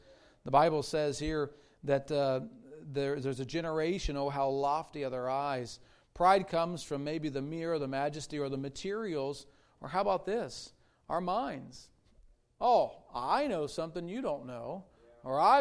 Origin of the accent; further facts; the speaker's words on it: Ohio, United States; We ain't got no pride there. Amen. We're from Ohio. We're the Midwest.